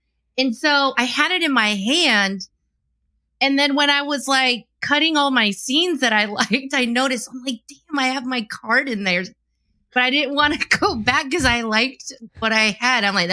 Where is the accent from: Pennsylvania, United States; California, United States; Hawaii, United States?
Hawaii, United States; born there; So that is actually a very complicated question because my dad was in the army. And so I was born in Hawaii and we moved every other year all around the country.